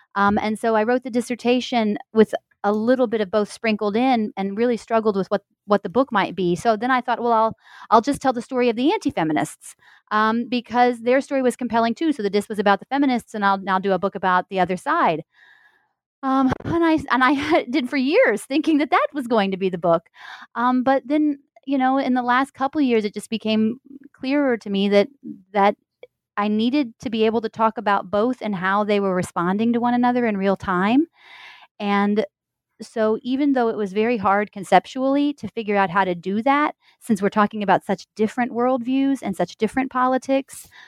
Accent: Missouri, United States; I am a Midwesterner. I'm from Missouri.

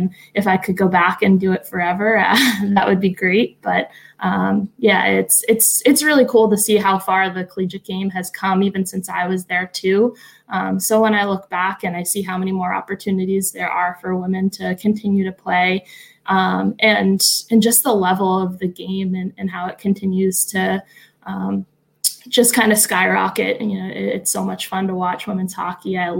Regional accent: Boston, Massachusetts, United States; as a girl growing up in Boston and idolizing Ray Bork

